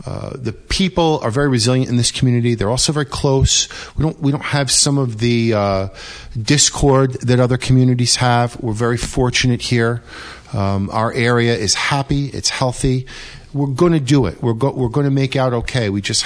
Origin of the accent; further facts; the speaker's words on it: Stone Ridge, New York, United States; You grew up in the sticks. I grew up out in Stone Ridge, you know, chasing frogs and turtles and just having a ball out here.